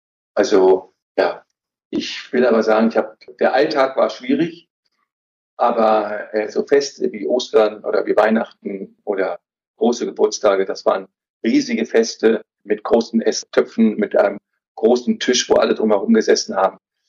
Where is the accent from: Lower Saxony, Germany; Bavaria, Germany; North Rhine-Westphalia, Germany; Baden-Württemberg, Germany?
Lower Saxony, Germany; Hanover; Ich bin im Herzen von Hannover aufgewachsen, die ersten 11, 12 Jahre. Ich glaube, als wir 11 waren, sind wir umgezogen nach Langenhagen, dann also ein Vorort von Hannover.